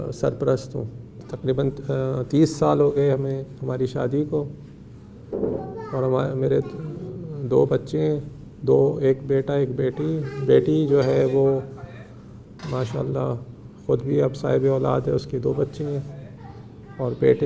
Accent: Pakistan; now in Qom, Iran; اور میرا تعلق پاکستان سے ہے گزشتہ 34 سالوں سے یہاں پر قم میں مقیم ہوں ایران میں ہوں اور قریباً 30 سال سے قم میں ہوں

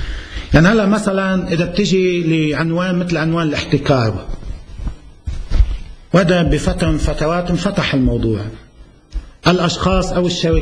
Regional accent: Lebanon

